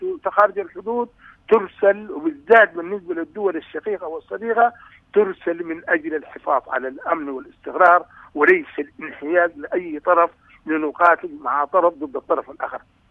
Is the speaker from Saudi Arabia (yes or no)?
no; Sudan; نعم أنا من السودان